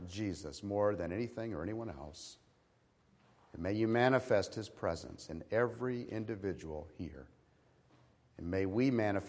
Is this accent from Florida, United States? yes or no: yes; Orlando, Florida, United States; I remember being a kid growing up in the First Baptist Church of Orlando, Florida.